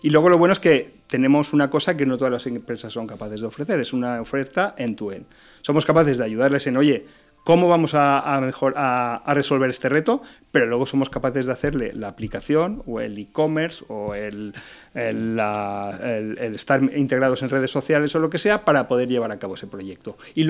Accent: Valencia, Valencian Community, Spain; aquí en Valencia. Yo soy valenciano de pro y oye, todavía tengo aquí toda la familia

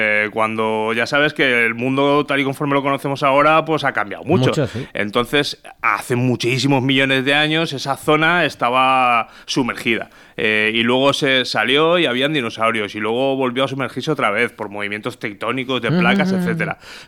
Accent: Valencian Community, Spain; los valencianos también apreciamos muchísimo aquella zona que es parte de nosotros también

